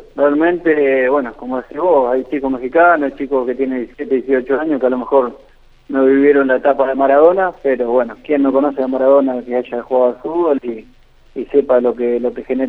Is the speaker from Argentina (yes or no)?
yes; Argentina; Sí, somos cinco argentinos.